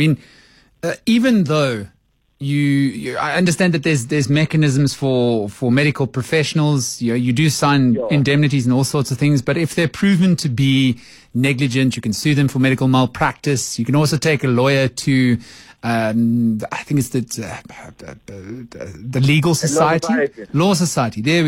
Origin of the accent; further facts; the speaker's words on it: Roodepoort, Gauteng, South Africa; … from my hometown of Roodepoort.